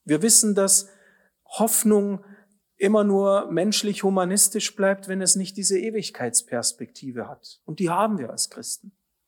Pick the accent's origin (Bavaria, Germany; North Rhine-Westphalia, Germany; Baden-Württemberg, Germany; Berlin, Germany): Bavaria, Germany; Regensburg; Meine Heimatstadt Regensburg